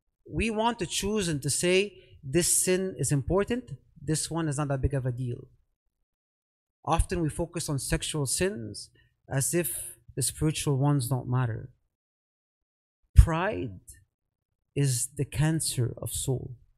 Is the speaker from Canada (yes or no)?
yes; Canada; I'm Canadian, man.